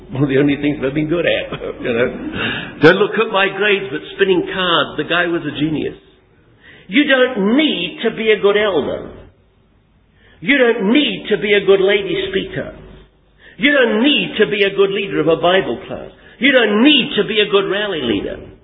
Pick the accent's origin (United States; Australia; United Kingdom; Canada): United Kingdom; England; I was a little boy and I was brought up in England